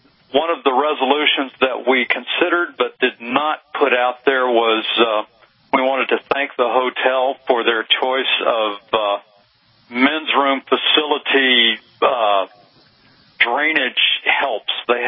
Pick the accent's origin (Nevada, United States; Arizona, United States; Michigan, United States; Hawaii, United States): Arizona, United States; Phoenix; We did. It was in my hometown of Phoenix, Arizona. It was about 10 minutes down the road from me.